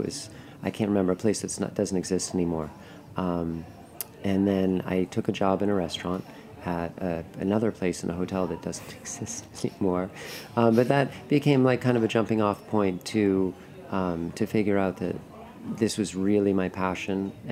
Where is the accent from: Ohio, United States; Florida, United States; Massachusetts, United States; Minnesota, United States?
Massachusetts, United States; now in Bay Area, United States; I grew up in Massachusetts.